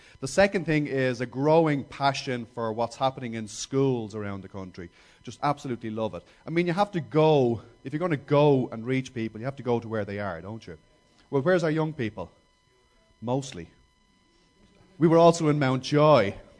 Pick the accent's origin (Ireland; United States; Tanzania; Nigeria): Ireland; Now, only because we're Irish and we don't take direction from anybody, okay?